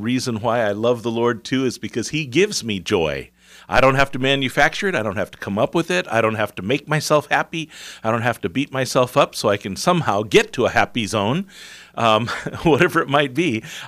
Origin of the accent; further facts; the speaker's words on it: Seattle, Washington, United States; I grew up in the United States, and I grew up actually on the West Coast. I was a Seattleite. I grew up in Seattle all my life